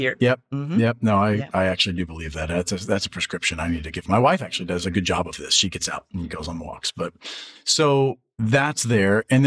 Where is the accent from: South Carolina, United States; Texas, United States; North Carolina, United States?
Texas, United States; No, I grew up in South Texas and there's like at least a full car width on both sides and then moved here.